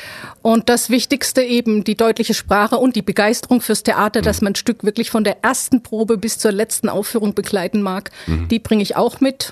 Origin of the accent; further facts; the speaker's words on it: Baden-Württemberg, Germany; accent: Swabian; first language Swabian; Schwäbisch ist meine Muttersprache eigentlich, da meine Mutter in Weingarten-Württemberg geboren ist.